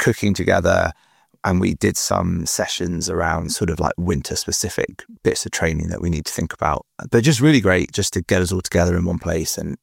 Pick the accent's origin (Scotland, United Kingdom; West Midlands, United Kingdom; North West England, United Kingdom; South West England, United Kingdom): North West England, United Kingdom; I grew up in the Lake District.